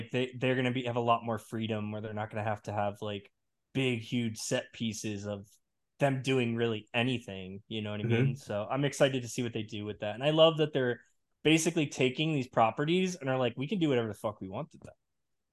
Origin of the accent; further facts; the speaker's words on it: Florida, United States; Like I grew up in South Florida, so it's kind of cool to like walk through that storyline